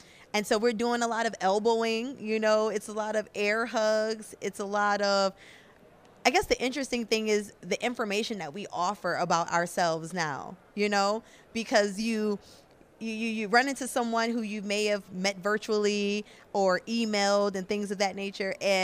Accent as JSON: {"language": "English", "town": "Buffalo", "region": "New York", "country": "United States", "lives_now": "Austin, United States", "said": "So originally I am from Buffalo, New York."}